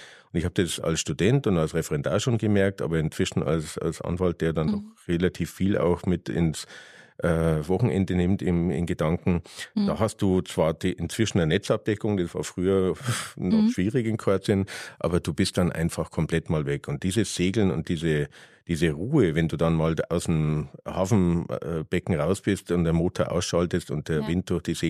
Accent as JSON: {"language": "German", "town": "Ingolstadt", "region": "Bavaria", "country": "Germany", "tie": "born or raised there", "said": "ich bin in Ingolstadt aufgewachsen und ich spreche jetzt zum Beispiel hier im Interview ein bisschen anders, als wenn ich jetzt in Ingolstadt am Wochenende mich mit meinen Abiturfreunden treffe."}